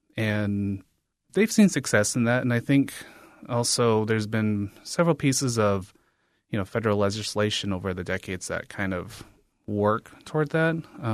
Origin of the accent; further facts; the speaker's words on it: United States; I'm Native American myself. I'm a member of the Navajo Nation.